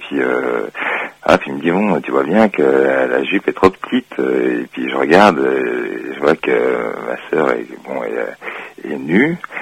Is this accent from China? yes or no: no; Morocco; moved away; lorsqu'on est arrivé du Maroc, parce qu'en fait je suis originaire du Maroc.